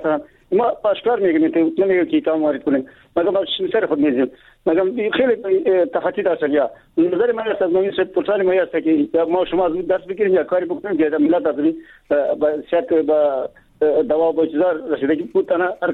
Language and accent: Persian; Baghlan, Afghanistan; یادوار شدم که ما از بغلان هستم